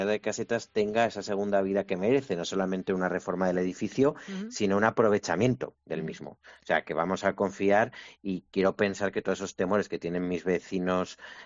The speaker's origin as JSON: {"language": "Spanish", "town": "Zaragoza", "region": "Aragon", "country": "Spain", "lives_now": "Madrid, Spain", "said": "los que vivimos en Madrid, yo madrileño no soy. Yo soy casetero y de Zaragoza."}